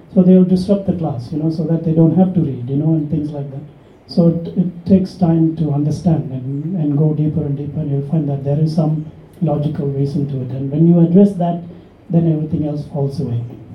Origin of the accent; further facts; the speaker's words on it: Pondicherry, Puducherry, India; now in Australia; I came back to India, but I found that none of that that I was holding on to existed in India anymore, in my hometown, Pondicherry.